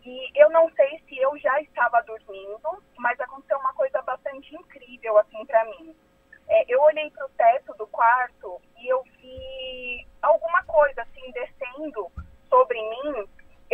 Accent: Arujá, São Paulo, Brazil; Eu sou de Arujá.

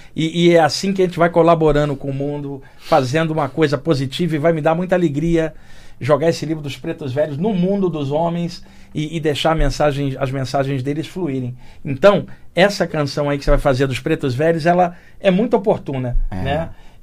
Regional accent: Rio de Janeiro, Brazil; now in São Paulo, Brazil; Eu acabei nascendo ali com mais dois irmãos, né? E cresci no Rio de Janeiro e estou há 30 anos em São Paulo.

